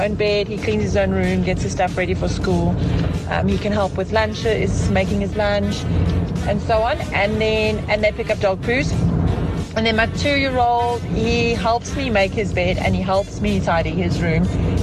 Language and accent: English; Pretoria, Gauteng, South Africa; I'm from Pretoria.